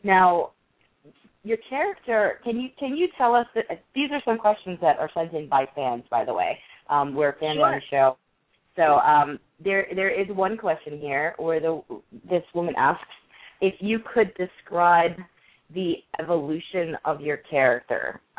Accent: Brooklyn, New York, United States; I grew up in Brooklyn, so I'm kind of a little Brooklyn girl myself

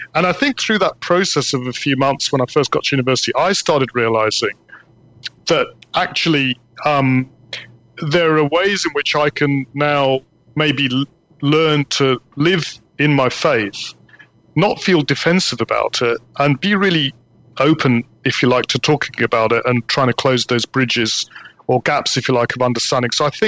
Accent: London, United Kingdom; growing up in Britain in the sort of mid late 70s

